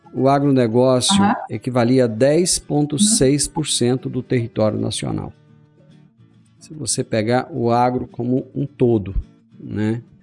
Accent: Brazil; a impressão que eu tenho enquanto brasileiro é que isso é muito mais uma questão política do que uma questão judicial

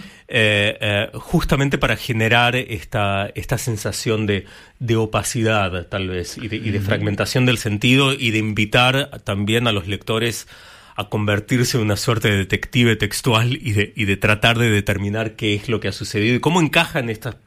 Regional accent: Sweden; yo bueno pasé mi infancia en Suecia, uh-huh. me crié bilingüe, o sea hablo sueco prácticamente sin acento, pero también con un vocabulario de un chico de 12 años

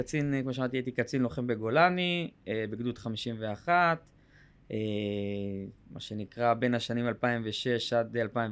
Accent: Northern District, Israel; אני גדלתי בצפון הרחוק בפריפריה

